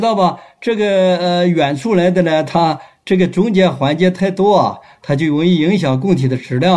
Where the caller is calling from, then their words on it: Sichuan, China; 我是四川省委政法委啊文文办的副主任，我是从四川打过来